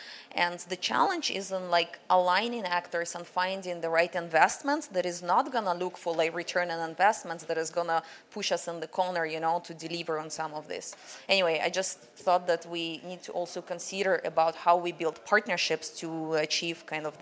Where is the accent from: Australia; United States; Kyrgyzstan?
Kyrgyzstan; So I'm originally from Kyrgyzstan. And in Kyrgyzstan, we're famous for felt, production of felt and carpets and hats you may have seen.